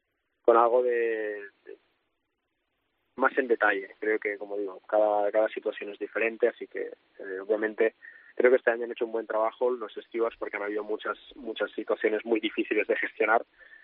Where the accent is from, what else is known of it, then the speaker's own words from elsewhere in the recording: Spain; al final como español, pues también quieres ver a tus compatriotas hacerlo bien